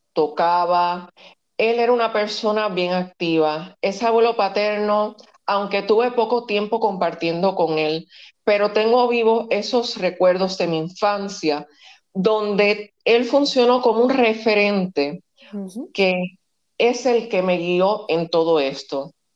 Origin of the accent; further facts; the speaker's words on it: Puerto Rico; No somos puertorriqueños sin la trova que nos caracteriza.